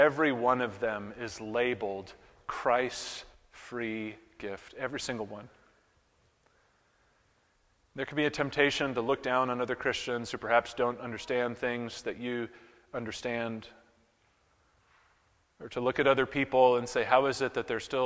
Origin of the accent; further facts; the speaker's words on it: Manchester, New Hampshire, United States; I grew up in New Hampshire, as some of you know, and one of the largest parks in my hometown of Manchester, New Hampshire, is Stark Park.